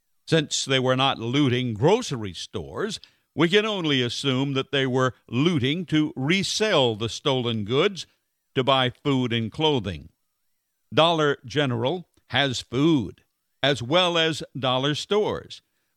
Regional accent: Wilson, North Carolina, United States; black man in my hometown of Wilson

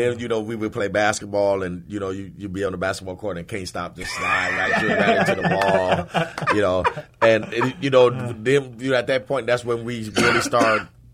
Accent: Chicago, Illinois, United States; born there; I was born in Chicago, Illinois.

